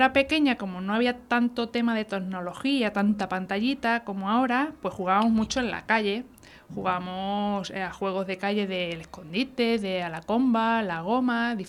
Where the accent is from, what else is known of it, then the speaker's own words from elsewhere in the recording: Rebollar, Extremadura, Spain; also born or lived in Plasencia; Pues nací en 1980, ya hace unos cuantos añitos, y nací en Plasencia, que es un pueblo cerca del pueblo en el que yo vivo, que es Rebollar, en el Valle del Jerte de Cáceres.